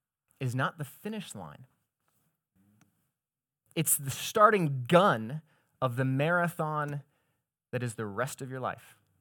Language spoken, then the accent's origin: English; Seattle, Washington, United States; So I'm from Seattle, Washington, and I love the Pacific Northwest. I'm an outdoors guy, and I miss the Northwest.